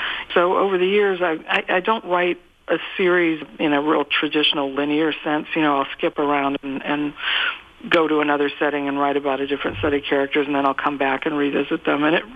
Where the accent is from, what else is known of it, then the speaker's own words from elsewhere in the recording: Minnesota, United States; Well, I'm from Minnesota originally